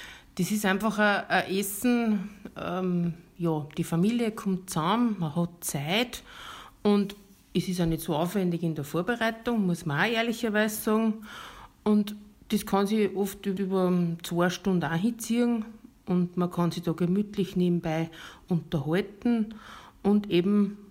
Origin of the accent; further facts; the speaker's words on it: St. Thomas, Austria; komme aus St. Thomas. Ich bin eine Bayerin